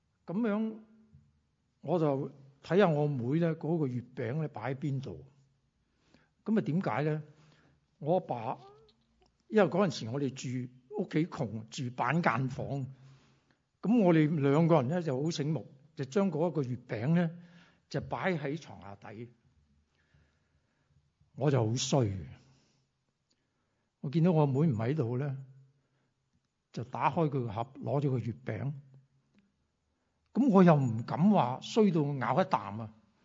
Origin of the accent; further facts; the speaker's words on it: Chaozhou, Guangdong, China; 因为我是潮州人，潮州人呢，最紧要呢，就是有甜嘢食。